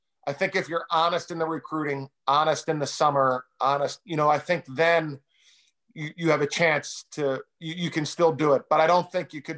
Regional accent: Philadelphia, Pennsylvania, United States; Well, all the Rockies, you know, since I'm from Philadelphia.

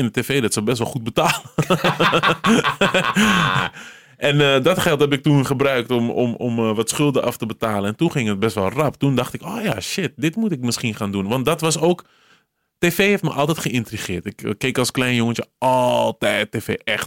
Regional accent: Amsterdam, North Holland, Netherlands; ik ben deels opgegroeid in Amsterdam-Noord, Vogelbuurt.

